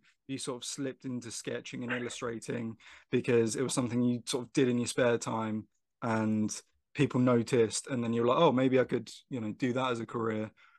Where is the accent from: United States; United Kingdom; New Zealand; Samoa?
United Kingdom; Brighton, South East England; So I come from Brighton in the UK, and it's known for the lanes, which is basically just like a series of roads that are filled with shops.